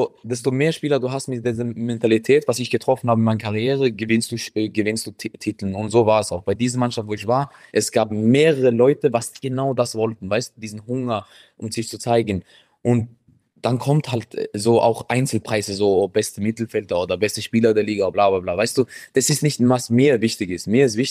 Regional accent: Norway; Ich bin in Norwegen aufgewachsen

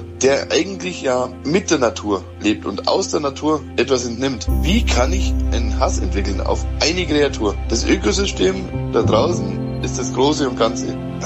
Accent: Bavaria, Germany; Also, ich komme aus Bayern. Und ich gehe seit einigen Jahren auf die Jagd und ich bin in der Jägerfamilie aufgewachsen.

